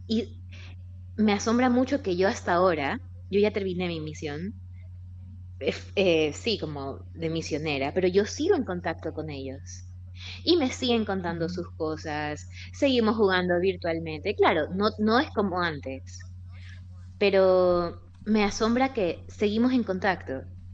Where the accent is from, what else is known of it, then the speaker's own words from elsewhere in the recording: Ecuador; Sí, bueno, yo soy de Ecuador. En Ecuador la gente es muy fervorosamente